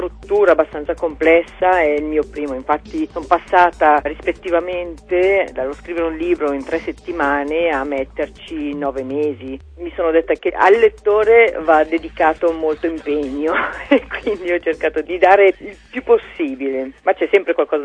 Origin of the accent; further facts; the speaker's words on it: Ticino, Switzerland; non si aspettavano un libro di questo genere da me, o almeno da una ticinese